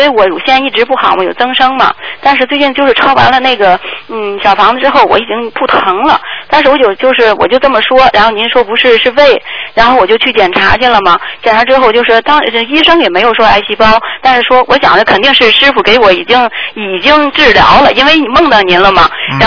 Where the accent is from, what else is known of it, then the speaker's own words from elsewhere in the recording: Tianjin, China; 我是天津的，您可能有印象